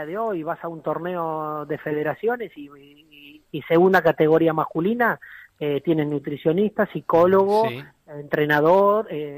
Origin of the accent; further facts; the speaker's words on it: Mar del Plata, Buenos Aires Province, Argentina; De Mar del Plata.